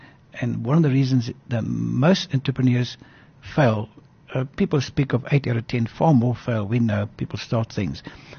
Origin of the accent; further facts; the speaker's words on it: KwaZulu-Natal, South Africa; I grew up in Zululand as well